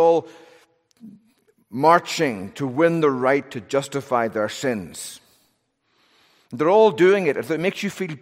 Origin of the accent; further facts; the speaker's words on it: Belfast, Northern Ireland, United Kingdom; a real taste of my childhood growing up in Belfast.